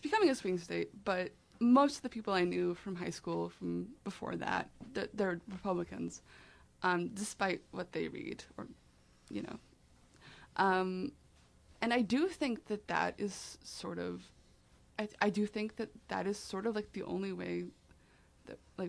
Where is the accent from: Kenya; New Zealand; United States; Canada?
United States; Texas; Okay, so I am from Texas, which is not usually the first thing that I want people to know about me. But as a young geek growing up in Texas...